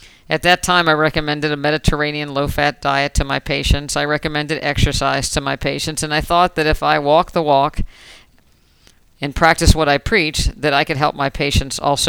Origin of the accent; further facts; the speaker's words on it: Morgantown, West Virginia, United States; I grew up in Morgantown, West Virginia, which is right on the West Virginia-Pennsylvania border.